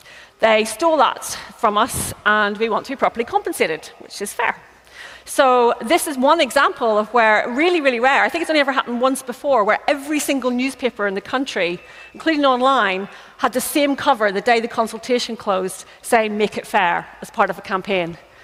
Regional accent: Northern Ireland, United Kingdom; So everyone, even Northern Ireland, my home country, was asked.

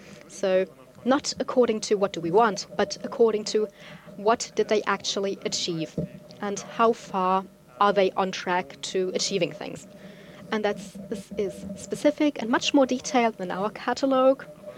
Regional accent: Austria; I'm from Austria

